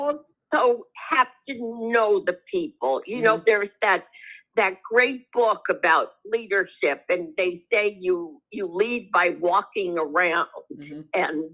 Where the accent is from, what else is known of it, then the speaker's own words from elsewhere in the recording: New York, United States; My very first job was working for Governor Nelson Rockefeller when I grew up outside of Albany